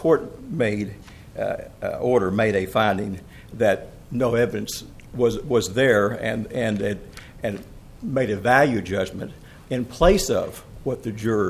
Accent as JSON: {"language": "English", "town": "Little Rock", "region": "Arkansas", "country": "United States", "said": "I'm an attorney from Little Rock."}